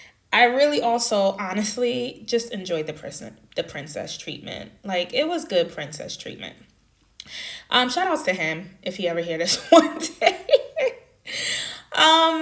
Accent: United States; And then we discovered that we're from both from the States, the US.

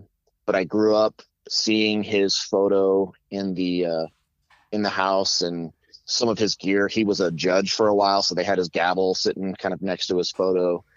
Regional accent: Carbondale, Illinois, United States; So I grew up in Southern Illinois, in a town called Carbondale.

